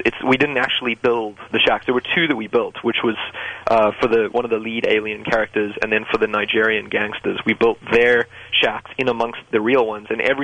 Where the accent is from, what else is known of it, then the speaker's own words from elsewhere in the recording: Johannesburg, Gauteng, South Africa; I grew up in Johannesburg